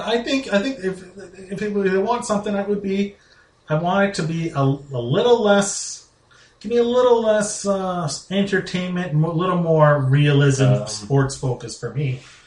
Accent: Calgary, Alberta, Canada; It's not that far. It's cold. We're from Calgary. It's March.

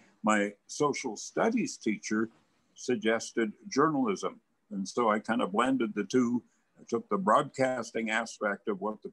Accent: Swift Current, Saskatchewan, Canada; I was from Saskatchewan, had grown up near Swift Current on a combined grain farm cattle ranch.

